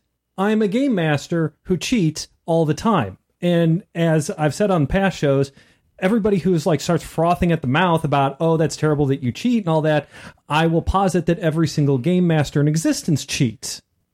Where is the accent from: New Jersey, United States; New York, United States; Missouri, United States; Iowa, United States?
Missouri, United States; We're from Missouri.